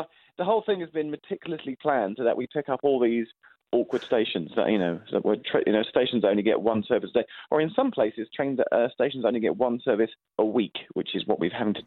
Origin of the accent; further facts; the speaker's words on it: London, United Kingdom; I'm a Londoner from London